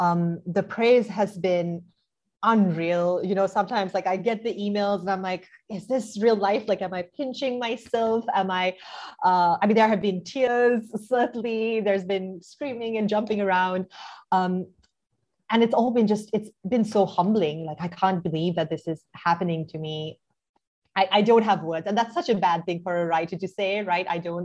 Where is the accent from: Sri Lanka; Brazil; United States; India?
Sri Lanka; I grew up in Sri Lanka. This is where I am from.